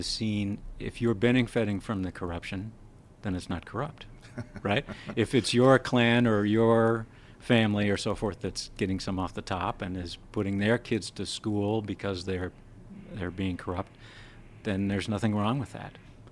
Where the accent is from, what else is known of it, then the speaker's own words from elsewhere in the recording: South Dakota, United States; And there I grew up in South Dakota